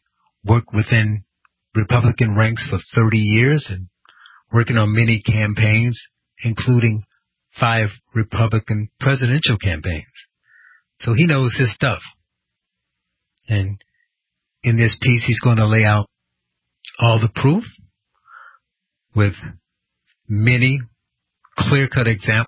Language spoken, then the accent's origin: English; Gary, Indiana, United States; And I grew up in Gary, Indiana. Majority black town. Most people were Democrats.